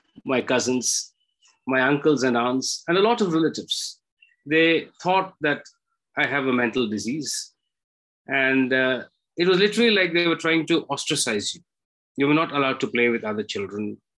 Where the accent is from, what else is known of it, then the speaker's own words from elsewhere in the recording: Bangalore, Karnataka, India; born there; Well, it was 1962 that I was born in Bangalore